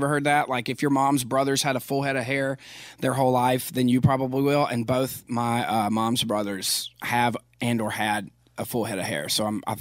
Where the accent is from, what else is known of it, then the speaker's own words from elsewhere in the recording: Philadelphia, Pennsylvania, United States; but I loved my hometown, and a lot of people, most people in Philadelphia love Philadelphia.